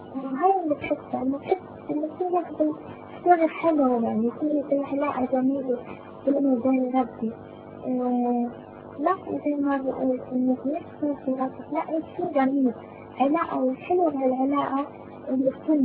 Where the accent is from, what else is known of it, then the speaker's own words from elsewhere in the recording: Palestine; إحنا طبعا أنا فلسطينية فإحنا عندنا يعني خوف